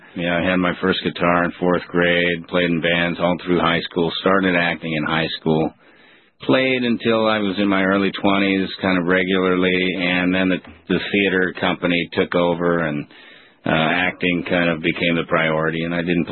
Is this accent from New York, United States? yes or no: no; Chicago, Illinois, United States; I grew up in Chicago.